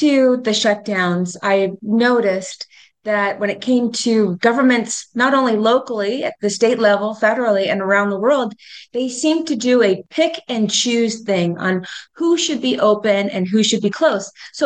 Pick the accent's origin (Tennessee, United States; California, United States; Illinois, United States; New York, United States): California, United States; I've lived here in San Diego County since I was 4 years old. In fact, I grew up in Tirsana. I graduated from San Diego State.